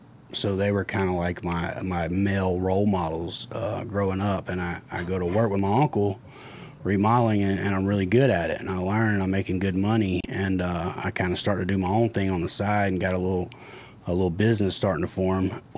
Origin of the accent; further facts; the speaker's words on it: Fairburn, Georgia, United States; the house I grew up in Fairburn, Georgia, which is South Fulton County, my mom still owned it.